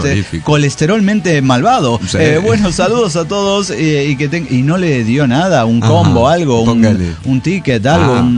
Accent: Mexico City, Mexico; de Ciudad de México.

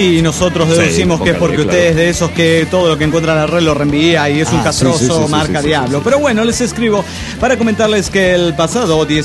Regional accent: Mexico City, Mexico; born or raised there; now in San Felipe del Progreso, Mexico

